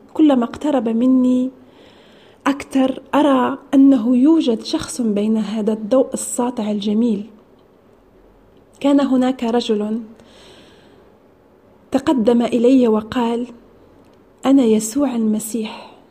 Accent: France; Arabic is a second language; now in Italy; متزوجة من إيطالي، أعيش في إيطاليا من سنة 2009. أنا ولدت وكبرت في فرنسا، أنا من أصل مغربي، عشت في جو إسلامي،

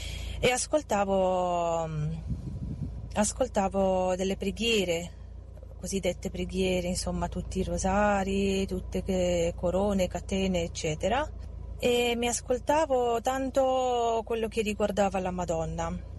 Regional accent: Arad, Arad County, Romania; now in Italy; sono rumena, vengo da Arad e vivo in Italia da quasi 20 anni.

